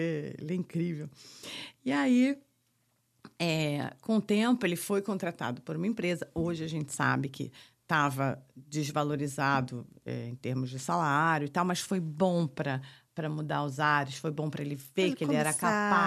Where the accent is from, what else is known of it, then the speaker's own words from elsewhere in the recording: Rio de Janeiro, Brazil; Mas a gente é carioca, né?